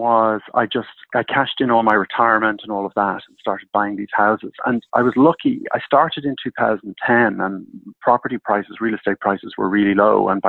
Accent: Ireland; but in Europe, I'm actually from Ireland.

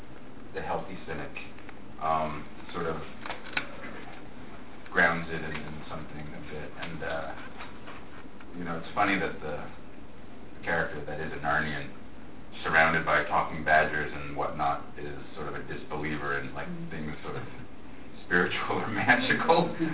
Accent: New York City, New York, United States; Being a New Yorker myself.

